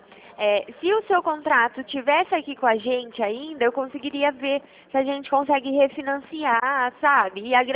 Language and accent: Portuguese; Araras, São Paulo, Brazil; eu sou daqui de Araras.